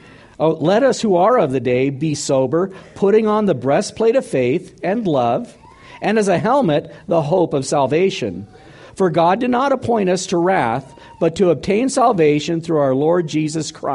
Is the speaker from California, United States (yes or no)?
yes; California, United States; I'm a Californian, but I also realize there's some weird stuff.